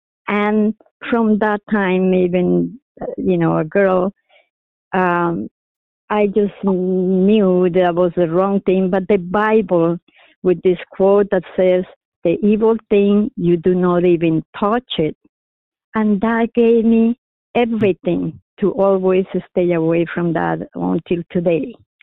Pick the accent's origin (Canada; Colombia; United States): Colombia; English is a second language; I was raised in Colombia, which unfortunately is so well known for drugs